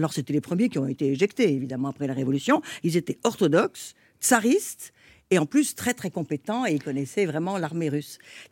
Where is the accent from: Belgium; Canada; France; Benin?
France; born there; moi je suis née en France, je suis fille d'émigrés, on était très pauvres.